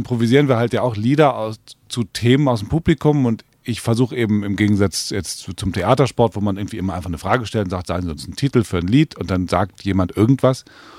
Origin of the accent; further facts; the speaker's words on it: Cologne, North Rhine-Westphalia, Germany; dann ist es ja bei uns in Köln genauso